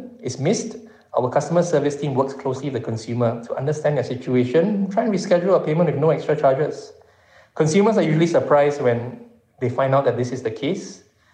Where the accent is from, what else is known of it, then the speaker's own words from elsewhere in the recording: Malaysia; English is a second language; being Malaysian myself